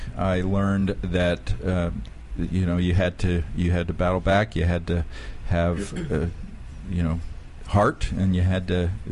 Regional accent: Vienna, Virginia, United States; I'm from right here in Vienna, Virginia.

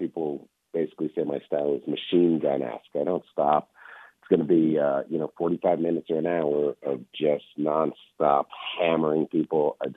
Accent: Canada; now in United States; I'm from Canada. I became an American citizen 2 years ago

